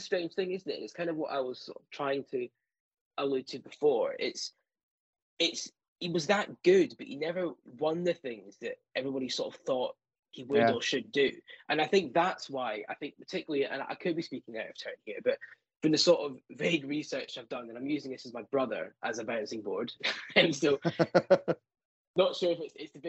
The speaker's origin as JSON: {"language": "English", "country": "United Kingdom", "said": "because I think for my generation, born in the mid to late 90s, obviously as a British rallying fan, we were spoiled."}